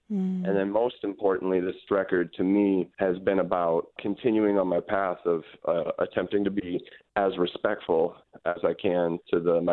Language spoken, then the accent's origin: English; Fort McMurray, Alberta, Canada; I'm probably of the earlier generations of people to actually be born and raised in Fort McMurray.